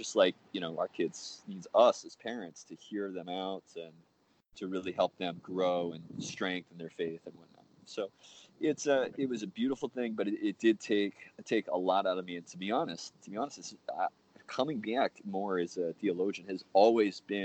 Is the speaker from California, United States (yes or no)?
yes; California, United States; I was born and raised Catholic out in California.